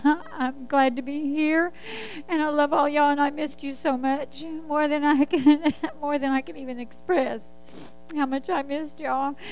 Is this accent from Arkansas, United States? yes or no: yes; Little Rock, Arkansas, United States; They didn't know I was from Little Rock.